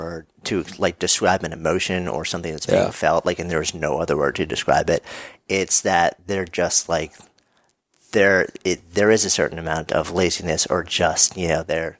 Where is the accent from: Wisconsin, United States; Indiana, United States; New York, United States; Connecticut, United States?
New York, United States; If I'm hanging out with my friends, I'm a New Yorker.